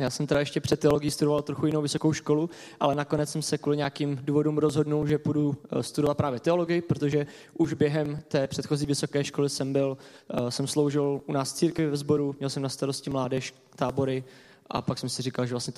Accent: Prague, Czechia; No, já jsem z Prahy a Ostrava je dost daleko

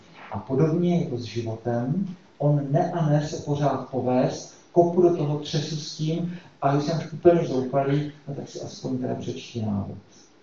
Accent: Brno, South Moravian Region, Czechia; born there; Tak v Brně jsem se narodil, ne? Tak to je hrozný. Mohl jsem se narodil v New Yorku, to bylo dobrý. Já jsem se narodil v roce 66

